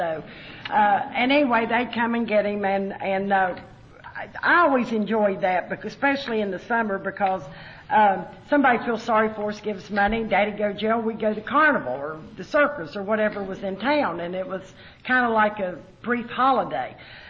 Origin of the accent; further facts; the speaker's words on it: United States; accent: hillbilly twang; And you'll notice, I guess it's hillbilly twang. I'll go somewhere and they'll say, "Where are you from down south?" I'll say, "I'm from up north."